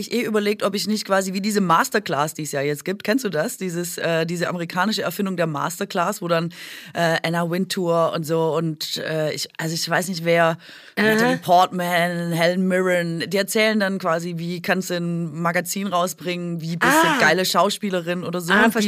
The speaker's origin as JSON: {"language": "German", "region": "Berlin", "country": "Germany", "said": "vor allem als Berlinerin."}